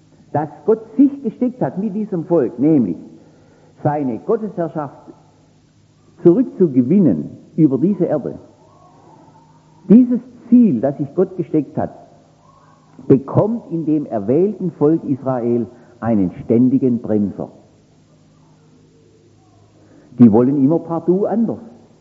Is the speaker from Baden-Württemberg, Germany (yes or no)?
yes; Baden-Württemberg, Germany; ich muss mich immer vergewissern, dass ich da ausländisch spreche als Schwabe.